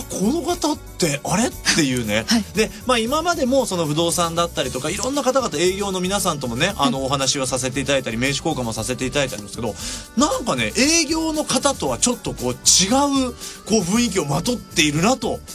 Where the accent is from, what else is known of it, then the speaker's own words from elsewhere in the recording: Oita, Japan; 地元大分で